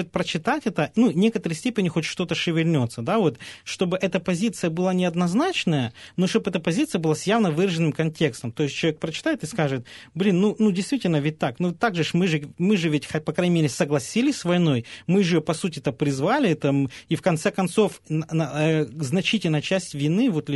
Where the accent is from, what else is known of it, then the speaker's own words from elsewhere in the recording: Rovenky, Luhansk Oblast, Ukraine; Ну, я из Ровенек, такой город есть